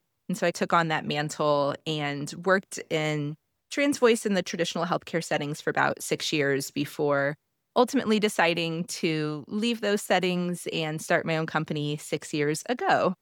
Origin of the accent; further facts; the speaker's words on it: Midwest, United States; moved away as an adult; now in San Francisco, United States; I grew up in the Midwest. Moved out to San Francisco for grad school about 12 years ago now